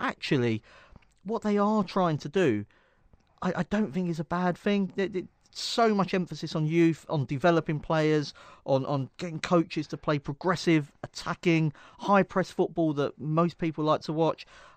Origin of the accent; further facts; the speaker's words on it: England, United Kingdom; it's maybe not the greatest time to be going to Russia as an Englishman, probably fair to say.